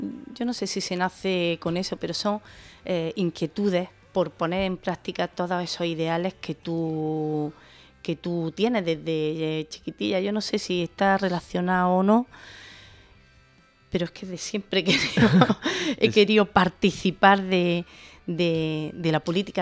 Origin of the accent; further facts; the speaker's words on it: Gójar, Andalusia, Spain; Empecé en mi pueblo.